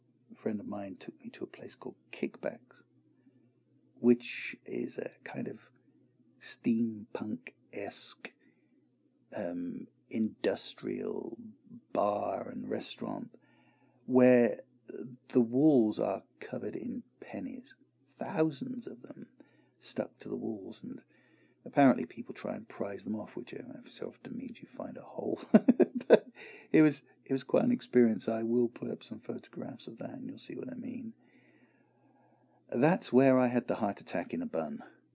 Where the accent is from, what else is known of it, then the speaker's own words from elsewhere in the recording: England, United Kingdom; Being an Englishman living on an island and living about 20 minutes away from the coast myself